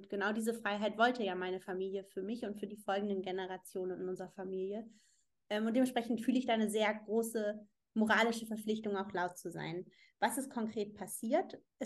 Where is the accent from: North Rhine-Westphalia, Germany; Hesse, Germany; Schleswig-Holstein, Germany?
Schleswig-Holstein, Germany; Siek; now in Kiel, Germany; Ich bin ursprünglich aus Sieg im Kreis Stormann, wohne mittlerweile in Kiel